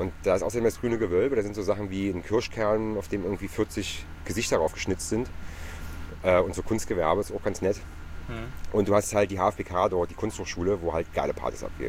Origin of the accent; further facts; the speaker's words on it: Berlin, Germany; Aber ich bin halt auch ein Berliner